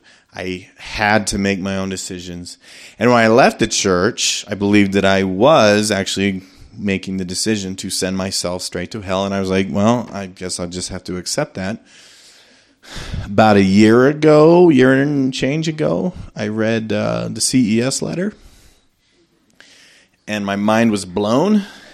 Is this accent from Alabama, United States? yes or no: no; Orem, Utah, United States; and I'm originally from Orem.